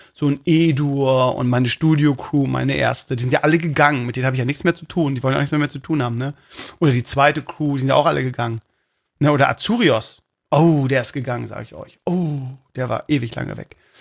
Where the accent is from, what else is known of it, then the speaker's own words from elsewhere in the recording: Bremen, Germany; Ja, ich bin Bremer.